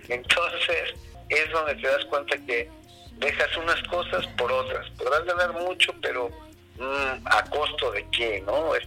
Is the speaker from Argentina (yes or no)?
no; Mexico City, Mexico; now in Puerto Escondido, Mexico; Yo soy del DF, viví durante 27 años en la Ciudad de México